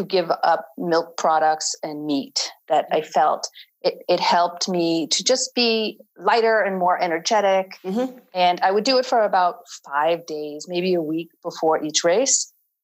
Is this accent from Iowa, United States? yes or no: no; Rhode Island, United States; Like most Americans, I grew up in Rhode Island, and so it was local.